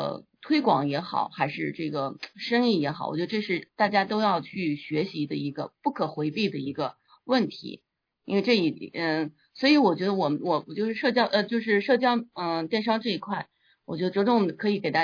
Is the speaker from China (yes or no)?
yes; Shanghai, China; moved away as an adult; now in Seattle, United States; 我是2017年来到西雅图的，我从上海过来。